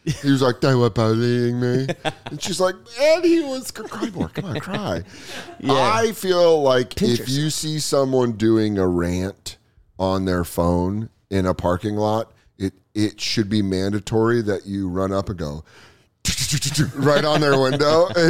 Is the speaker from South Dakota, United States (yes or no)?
no; Minneapolis, Minnesota, United States; I grew up in Minneapolis.